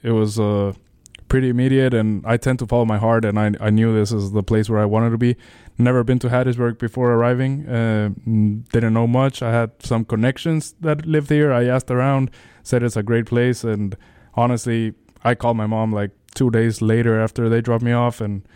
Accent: Bolivia; Well, I graduated 2019, went back to my home country

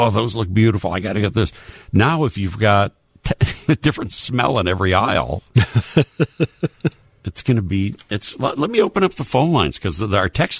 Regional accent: Illinois, United States; Yeah, wasn't there a Nabisco on Cicero? I mean, I grew up on the South Side, so I remember a lot of these South Side smells.

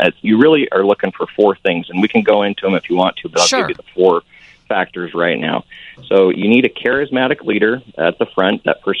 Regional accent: Idaho, United States; I was raised in Southeast Idaho. I'm on both sides of my family. I was at least a fourth-generation Mormon.

